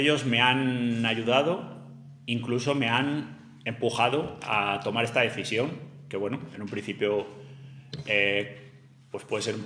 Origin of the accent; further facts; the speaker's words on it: Toro, Castile and León, Spain; Tengo 39 años, soy natural de Toro, estoy casado, tengo dos hijos y trabajo en Iberdrola Distribución Eléctrica desde hace 13 años. Bueno, vivo en Toro desde que nací, salvo en épocas de estudiante